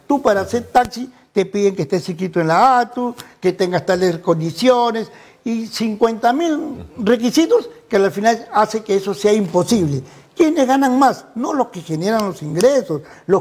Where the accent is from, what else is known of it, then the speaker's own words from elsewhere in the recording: Ica, Peru; now in Lima, Peru; Yo soy iqueño, de la Santa Tierra, pero ya radico en Lima muchos años.